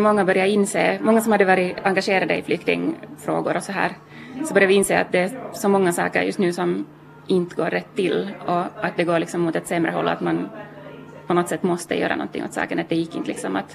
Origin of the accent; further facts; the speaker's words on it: Finland; som finländare så har man ändå, man kan rösta